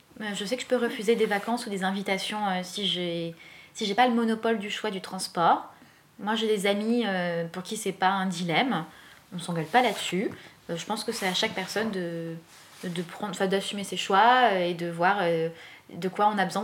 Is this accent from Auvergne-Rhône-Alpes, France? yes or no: no; Paris, Île-de-France, France; moi, je suis parisienne, j'habite à Paris.